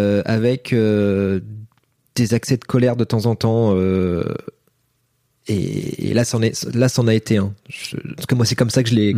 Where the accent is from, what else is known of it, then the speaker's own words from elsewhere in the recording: Charleville-Mézières, Grand Est, France; Je suis de Charleville-Mézières, donc il a fait des. C'est la ville des marionnettes.